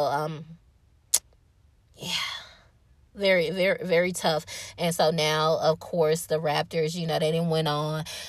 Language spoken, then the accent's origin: English; Milwaukee, Wisconsin, United States; Of course, I'm from Milwaukee, Wisconsin